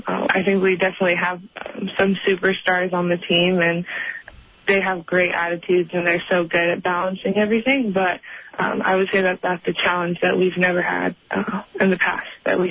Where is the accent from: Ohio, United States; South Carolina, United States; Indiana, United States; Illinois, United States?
Indiana, United States; Yeah, I'm from Indiana. Grew up playing basketball, so I love basketball.